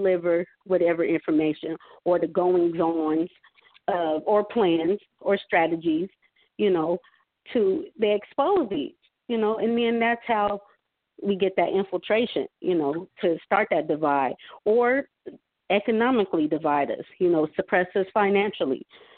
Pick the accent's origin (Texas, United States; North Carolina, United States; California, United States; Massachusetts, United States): California, United States; Fresno; I was born and raised in Fresno, in Southwest Fresno.